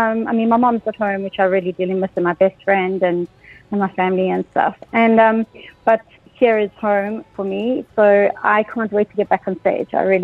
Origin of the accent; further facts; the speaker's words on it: South Africa; So I'm South African by nature.